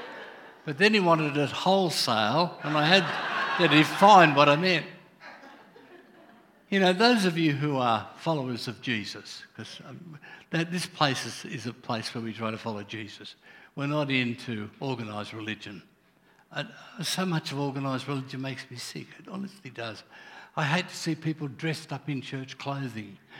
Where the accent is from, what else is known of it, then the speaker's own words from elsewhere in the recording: Wollongong, New South Wales, Australia; I'd never heard words like it, and I grew up in Wollongong, you know what that means.